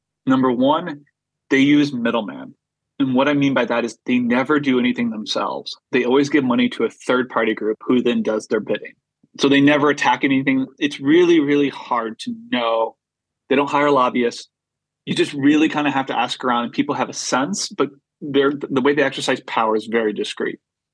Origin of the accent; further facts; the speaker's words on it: Iowa, United States; I didn't even want to talk about this at first because I'm from Iowa. Like, everyone talks about ethanol.